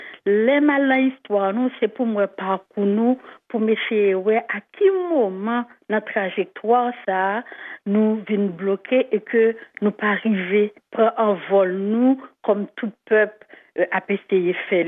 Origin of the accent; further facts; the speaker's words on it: Haiti; moi, en tant qu'haïtienne